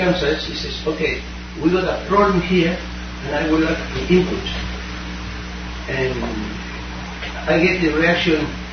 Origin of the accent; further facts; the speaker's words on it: Argentina; Yes, I come from Argentina.